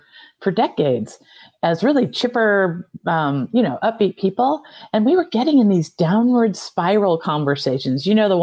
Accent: Illinois, United States; now in Vermont, United States; my husband and I are both dentists, and we're from a small Midwestern town. We grew up in Illinois, and we've lived in Vermont all these years, another rural town.

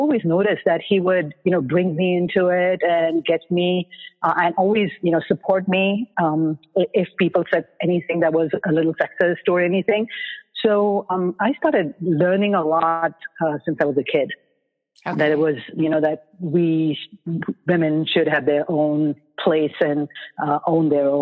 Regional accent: Kolkata, West Bengal, India; Of course, it was a very conservative, restrictive kind of society for young girls.

